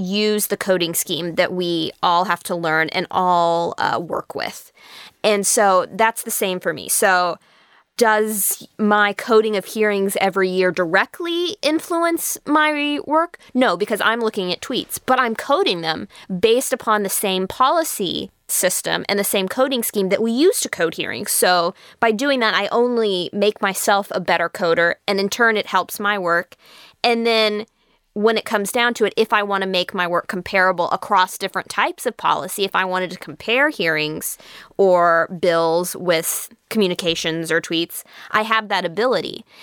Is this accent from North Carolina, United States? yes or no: no; Oklahoma, United States; Blame the fact that I'm from Oklahoma.